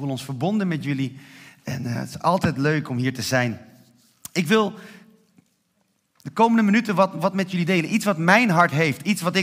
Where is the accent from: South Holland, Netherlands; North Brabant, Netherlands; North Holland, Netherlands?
North Holland, Netherlands; Haarlem; ik kom uit Haarlem.